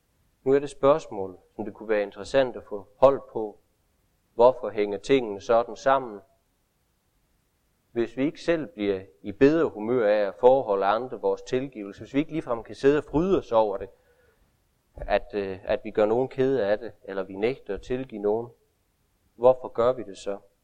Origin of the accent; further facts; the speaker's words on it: Region of Southern Denmark, Denmark; Der, hvor jeg kommer fra nede i Sønderjylland